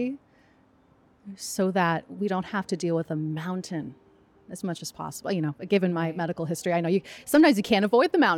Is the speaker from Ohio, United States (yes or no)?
yes; Ohio, United States; Like I grew up right around Oak Openings. And so I was always surrounded by it, but I never had that like awe moment, right?